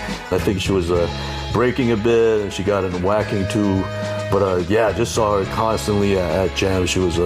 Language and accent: English; Vancouver, British Columbia, Canada; I'm from Van City, checking in.